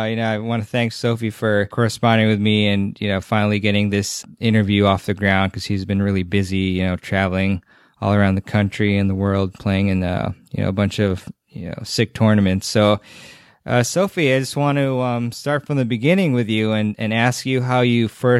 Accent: Maryland, United States; she is from Maryland, actually, which is my home state.

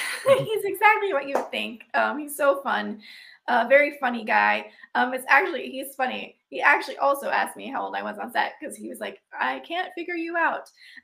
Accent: Texas, United States; also born or lived in Florida; So I'm from Texas originally, and I went to school in Florida. So I came back to Texas to kind of get my bearings

